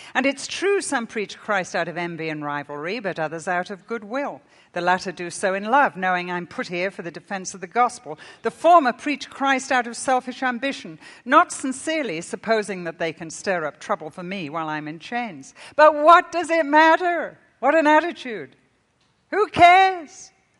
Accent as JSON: {"language": "English", "town": "Liverpool", "region": "North West England", "country": "United Kingdom", "tie": "born there", "said": "I was born in Liverpool, England."}